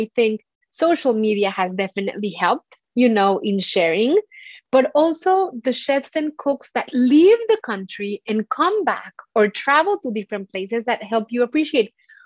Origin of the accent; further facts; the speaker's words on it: Mexico; now in United States; when I was growing up in Mexico